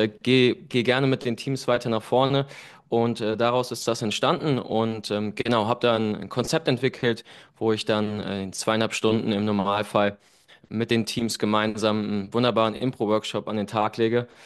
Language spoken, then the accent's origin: German; Cologne, North Rhine-Westphalia, Germany; ich komme aus Köln.